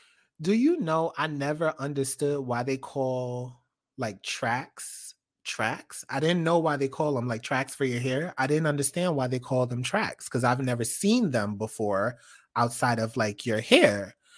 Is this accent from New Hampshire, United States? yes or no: no; New York City, New York, United States; okay, I'm from New York. I used to be a New York City kid.